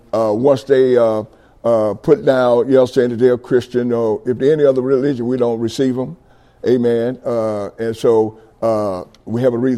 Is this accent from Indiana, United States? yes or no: yes; Indianapolis, Indiana, United States; I'm from Indianapolis, Indiana. Anybody know anything about Indianapolis, Indiana?